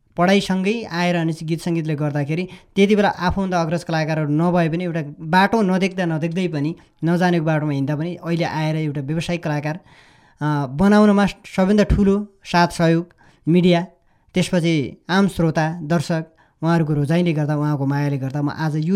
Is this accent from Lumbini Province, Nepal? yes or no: no; Karnali Province, Nepal; म दैलेखको एउटा कुनाकन्द्राबाट जन्मेँ हुर्केको मान्छे